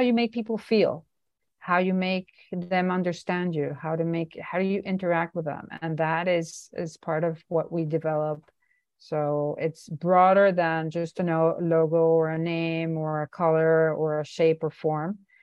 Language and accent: English; Venezuela; the company that I was working for left the country. I was in my hometown in Venezuela.